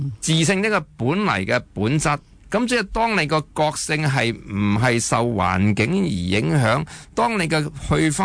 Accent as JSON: {"language": "Cantonese", "country": "China", "said": "成日我哋中国人讲话金木水火土。"}